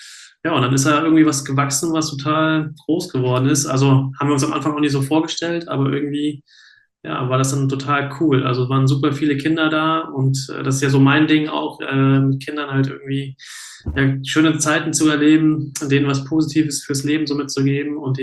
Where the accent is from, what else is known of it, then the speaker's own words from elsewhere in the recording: Fritzlar, Hesse, Germany; also born or lived in Rendsburg; Ich bin ja in Schleswig-Holstein geboren, in Rendsburg. Das heißt, ich bin eigentlich ein Norddeutscher. Aber ich bin hier in Gutsberg, Fritzlar groß geworden. Das ist meine Kindheit, Jugendzeit.